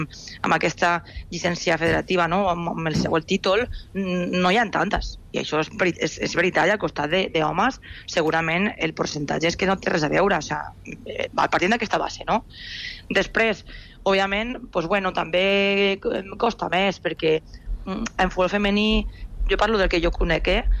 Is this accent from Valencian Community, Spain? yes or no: yes; Castellón de la Plana, Valencian Community, Spain; Jo estic fora de casa meva, jo soc de Castelló, estic aquí, visc sola